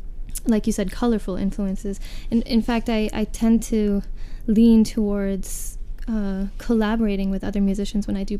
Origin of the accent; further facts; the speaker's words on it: Jordan; now in Ann Arbor, United States; But, yes, I'm from Jordan originally and based out of Ann Arbor.